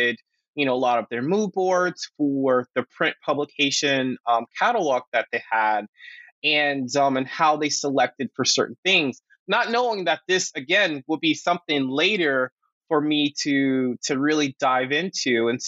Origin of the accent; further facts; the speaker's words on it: North Carolina, United States; growing up in North Carolina, you know, teachers calling me the N-word, you know, going and playing soccer in Syracuse and dealing with racism with the parents and dealing with racism when, you know, but a different form moving to California.